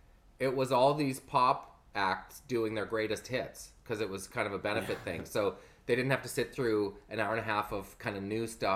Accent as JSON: {"language": "English", "country": "Canada", "said": "As a Canadian, he represents us well, man."}